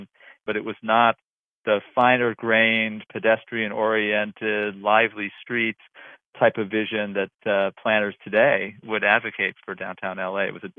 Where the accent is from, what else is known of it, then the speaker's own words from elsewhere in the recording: Los Angeles, California, United States; I grew up in Los Angeles. I was a child of the 70s in many ways, and grew up in the San Fernando Valley